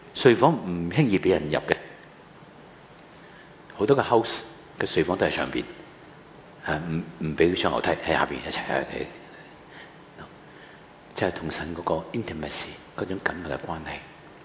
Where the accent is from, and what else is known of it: Hong Kong